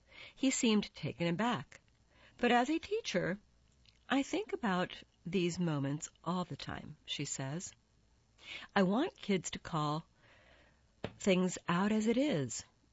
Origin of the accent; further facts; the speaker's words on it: the South, United States; because I'm from the South, I appreciate that.